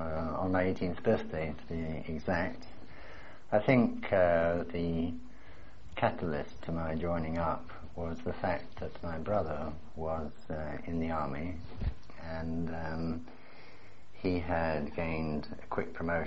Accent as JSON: {"language": "English", "region": "London", "country": "United Kingdom", "tie": "born there", "said": "I was born in London, Islington, North London."}